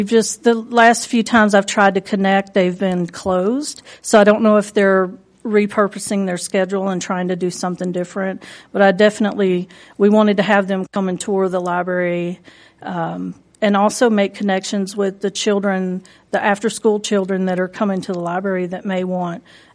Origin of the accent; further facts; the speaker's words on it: Mississippi, United States; I came here from Mississippi.